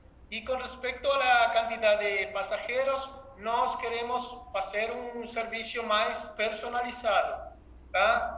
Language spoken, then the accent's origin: Portuguese; Buenos Aires, Argentina; born there; Portuguese is a second language; como eu falei, eu nasci em Buenos Aires. Então, eu nunca havia visto este cielo aqui.